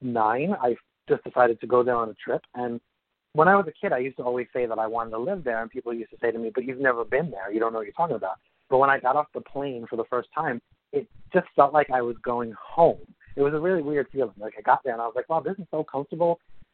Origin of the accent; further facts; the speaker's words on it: Brooklyn, New York, United States; born there; now in Queens, United States; I was born in Brooklyn, New York, and I now live in Queens, New York most of the time.